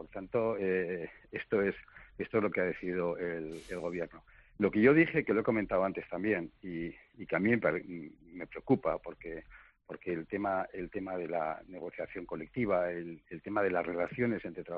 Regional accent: Spain; los inversores somos españoles.

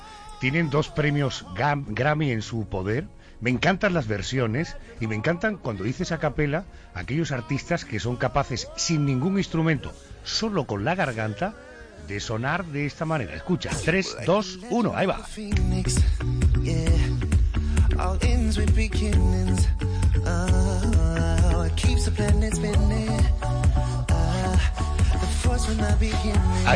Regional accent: Córdoba, Andalusia, Spain; quiero reivindicar mi carácter sureño. Los cordobeses, que también somos andaluces, esta música nos llega de manera muy profunda.

